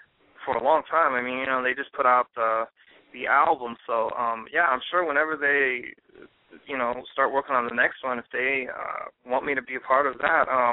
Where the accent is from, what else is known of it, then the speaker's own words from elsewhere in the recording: Kansas City, United States; I've been aware of them just because I'm from Kansas City.